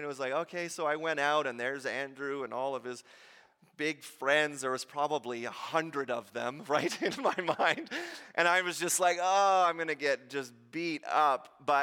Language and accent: English; Orleans, Ontario, Canada; Many of you know that I grew up in Ontario, and we lived in Orleans, which is just a little city outside of Ottawa.